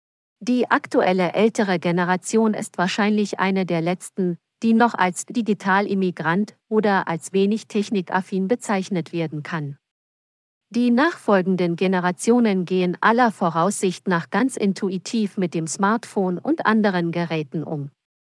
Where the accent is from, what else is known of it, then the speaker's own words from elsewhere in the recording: Baden-Württemberg, Germany; Ich komme aus Baden-Württemberg